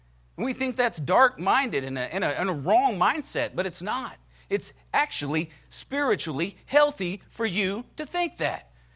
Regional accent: the South, United States; I mean, we're Americans. We got the Bible. We're Baptists. We're from the South.

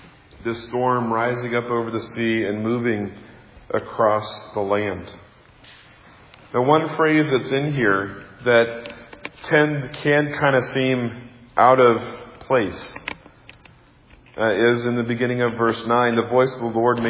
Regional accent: Midwest, United States; You know, as growing up in the Midwest, where thunderstorms were just very powerful and massive, and especially growing up in a neighborhood that had a radio station

